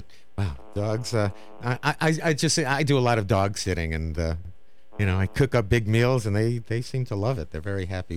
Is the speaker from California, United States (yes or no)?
no; New York City, New York, United States; Oh, that's great. Yeah, my hometown.